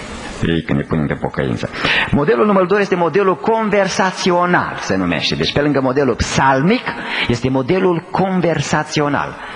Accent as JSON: {"language": "Romanian", "town": "Cluj-Napoca", "region": "Cluj County", "country": "Romania", "tie": "born or raised there", "said": "n-am fost primit la Cluj, în orașul meu natal"}